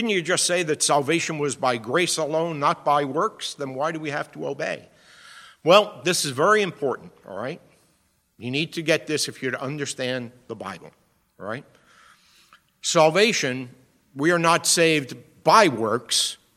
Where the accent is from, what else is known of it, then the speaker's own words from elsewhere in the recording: Bronx, New York, United States; I grew up in the Bronx, so I had to learn this when I went to Michigan